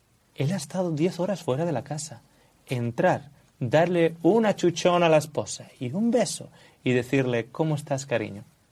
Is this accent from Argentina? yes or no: no; Australia; now in Spain; yo vengo de Australia y aquí en España se vive igual de rápido que se vive en Australia